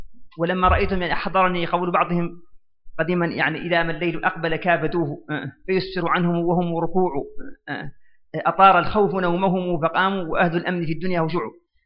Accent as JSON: {"language": "Arabic", "country": "Mauritania", "also_born_or_lived": "United Arab Emirates", "said": "أنا موريتاني، لكن أنا كنت مقيم في الإمارات وكنت إمام خطيب من العين"}